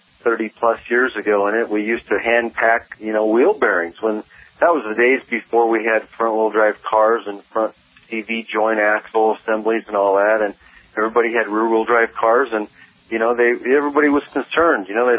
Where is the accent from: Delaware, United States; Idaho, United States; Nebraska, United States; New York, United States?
Idaho, United States; Boise; We had March Madness actually play in Boise, Idaho here in my hometown where I'm sitting right now